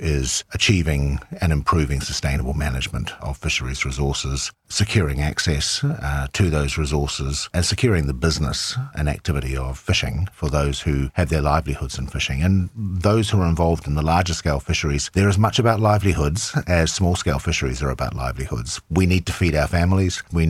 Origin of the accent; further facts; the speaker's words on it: New Zealand; in the Southern Pacific, where I come from New Zealand and in Australia